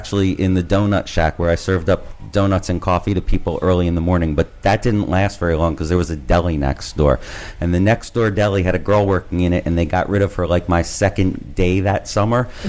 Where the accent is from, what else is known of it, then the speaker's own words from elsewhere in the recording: Philadelphia, Pennsylvania, United States; I grew up two blocks from the Art Museum here in Philadelphia.